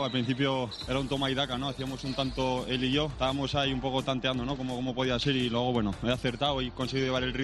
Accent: La Rioja, Spain; Somos pocos riojanos y estos últimos años no hemos dado grandes alegrías.

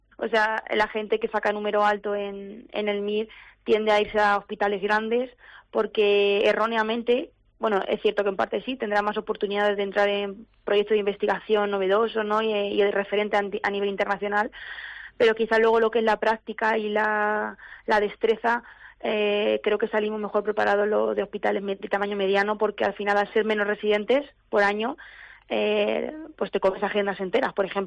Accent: Ciudad Real, Castilla-La Mancha, Spain; also born or lived in Madrid; aunque nací en Madrid, enseguida me vine aquí a Ciudad Real, siempre he vivido aquí y también estudié aquí la carrera

